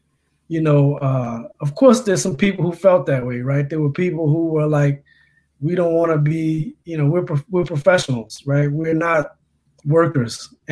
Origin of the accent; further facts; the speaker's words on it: Louisiana, United States; And so I think for me, the experience of growing up in Louisiana, which wasn't a union-rich state